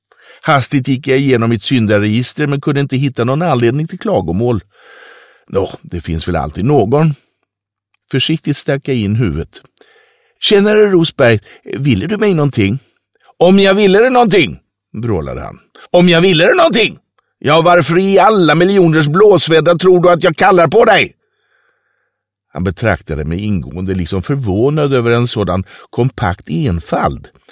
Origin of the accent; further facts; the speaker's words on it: Stockholm, Stockholm County, Sweden; Eftersom jag är stockholmare hade jag börjat som volontär på en av huvudstadens kvällstidningar